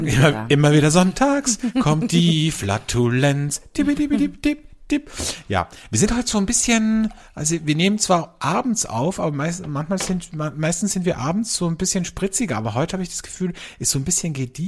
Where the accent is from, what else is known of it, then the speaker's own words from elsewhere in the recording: Austria; wie bei uns in Österreich, Welschriesling ist ein Schankwein